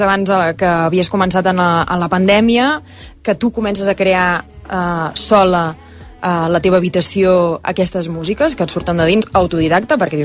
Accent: Sabadell, Catalonia, Spain; Ja t'ho has pensat bé, això, que soc de Sabadell jo, vull dir.

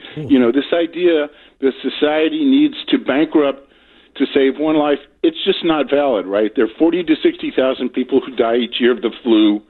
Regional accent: Hudson, New Hampshire, United States; I'm actually from Hudson, sorry.

